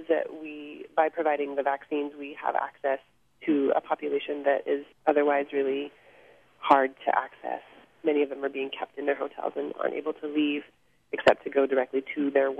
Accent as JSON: {"language": "English", "town": "Baton Rouge", "region": "Louisiana", "country": "United States", "tie": "born or raised there", "said": "I grew up in Baton Rouge and lived away for about 15 years and came back after the storm to work at the Common Ground Clinic."}